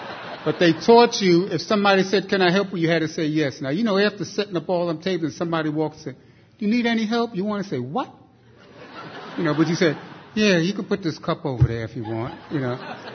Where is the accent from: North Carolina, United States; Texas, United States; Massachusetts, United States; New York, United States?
New York, United States; Bronx; I was born in Jersey City in the Bronx, and I grew up in the Bronx.